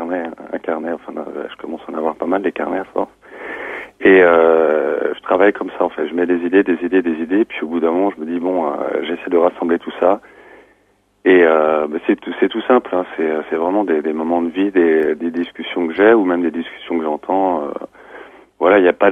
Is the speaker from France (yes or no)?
yes; Paris, Île-de-France, France; D'où je viens ? De Paris.